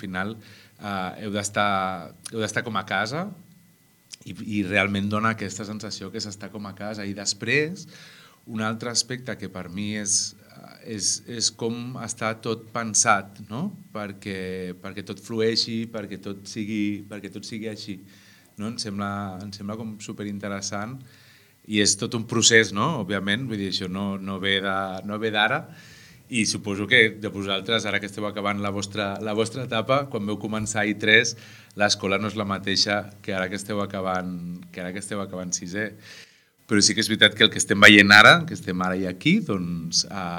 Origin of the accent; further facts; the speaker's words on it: Puigdàlber, Catalonia, Spain; a Puigdàlber hi vivien 448, 400 i pico persones